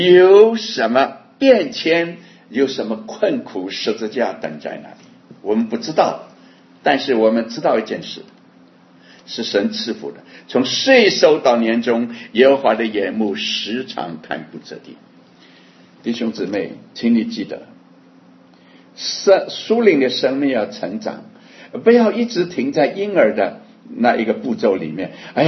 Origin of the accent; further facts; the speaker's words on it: Shanghai, China; 我在上海长大，在上海做事，好像昨天一样，现在七十几岁的人了。